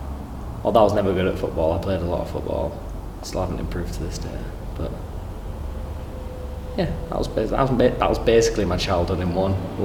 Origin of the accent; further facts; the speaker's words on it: Hull, Yorkshire and the Humber, United Kingdom; born there; now in Hessle, United Kingdom; I'm 18 years old. I was born in Hull. I currently live in Hessle.